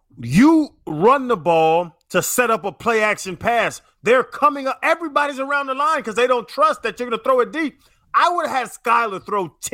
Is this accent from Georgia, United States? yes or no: yes; Atlanta, Georgia, United States; But I'm a dude from Atlanta.